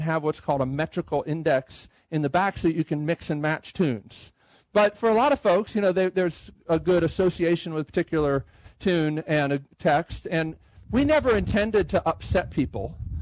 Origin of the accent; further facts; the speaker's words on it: Baltimore, Maryland, United States; Though I'm from the Baltimore area, so I've known about folks from Sovereign Grace from years ago.